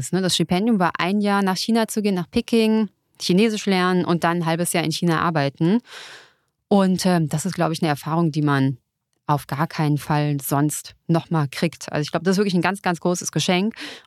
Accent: Frankfurt, Hesse, Germany; Außerdem komme ich auch aus Frankfurt, ne?

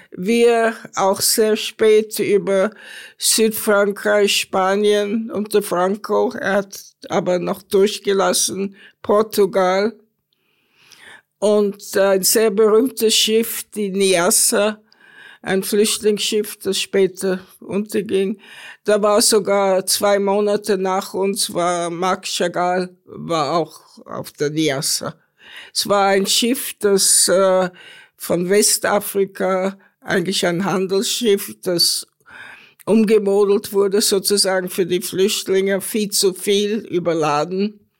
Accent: Vienna, Austria; Ich bin zwar in Wien geboren und war in Wien, aber ich habe eine Kleinstadt sehr gern.

